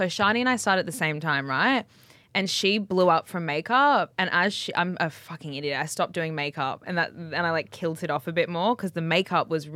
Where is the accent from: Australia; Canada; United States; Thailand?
Australia; Brisbane, Queensland; I didn't grow up in Byron, so I grew up in Brisbane.